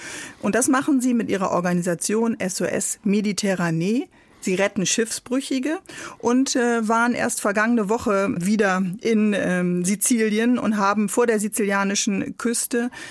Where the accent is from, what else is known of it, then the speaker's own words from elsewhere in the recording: Northern Germany, Germany; ich komme aus Norddeutschland, da gibt es ja so Birkenwälder in diesen ganz sandigen Boden.